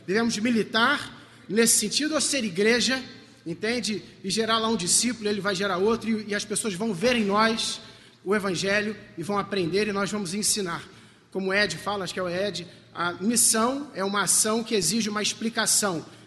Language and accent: Portuguese; Teresópolis, Rio de Janeiro, Brazil; Boa tarde, sou de Teresópolis.